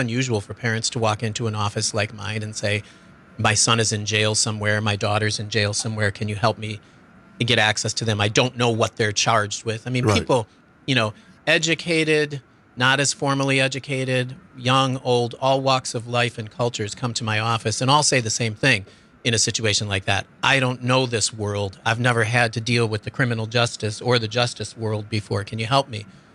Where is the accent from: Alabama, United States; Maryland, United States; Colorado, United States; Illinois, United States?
Illinois, United States; Chicago; So I was able to go to Chicago. That's my hometown. It wasn't that unfamiliar to me.